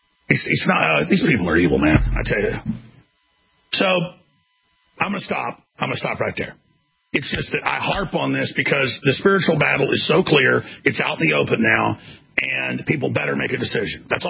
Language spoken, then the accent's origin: English; Dallas, Texas, United States; You couldn't shake a stick where I grew up in Dallas without running into the devil worshipers.